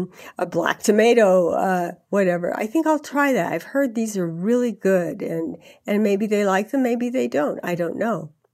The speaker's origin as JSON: {"language": "English", "region": "California", "country": "United States", "moved": "yes", "said": "I am a Californian originally, even though I've lived here for three decades or more."}